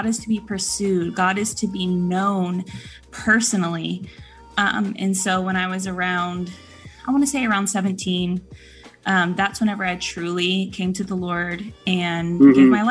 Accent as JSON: {"language": "English", "town": "Houston", "region": "Texas", "country": "United States", "tie": "born or raised there", "said": "So I grew up in Houston. So I mean, every other radio station is hip hop, R&B, rap."}